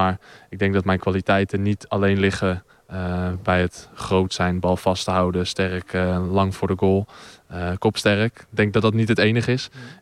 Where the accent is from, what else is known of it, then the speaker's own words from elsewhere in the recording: Heiloo, North Holland, Netherlands; Ik kom zelf ook uit een dorp, dus ik ben niet zelf een Amsterdammer. Ik kom uit Heilo, dus het was toen ook niet dat ik een stadse jongen ben.